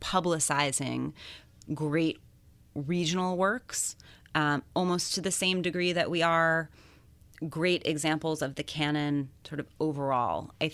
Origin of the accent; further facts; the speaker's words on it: London, United Kingdom; I think it's the fact that I grew up in London from the time I was 12 until I went to college.